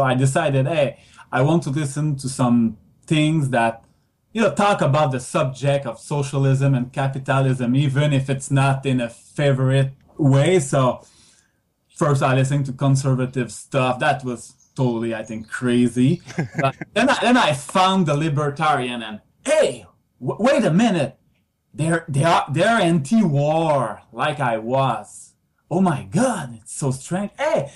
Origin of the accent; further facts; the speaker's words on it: Quebec, Canada; accent: French; first language French; English is a second language; My first language is French, so I may have a French accent.